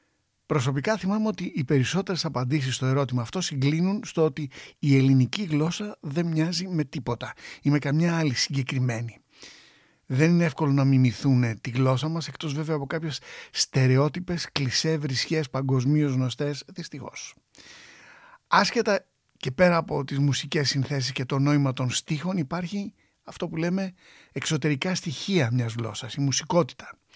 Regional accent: Greece; ενώ εμείς σαν Έλληνες χρησιμοποιούμε όλο και περισσότερες αγγλικές λέξεις και όρους στην καθημερινότητά μας

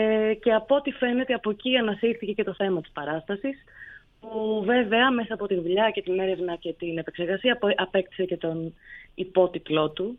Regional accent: Western Greece, Greece; εγώ κατάγομαι από τη Δυτική Αχαΐα. Επομένως, μεγάλωσα ακριβώς μπροστά στη θάλασσα

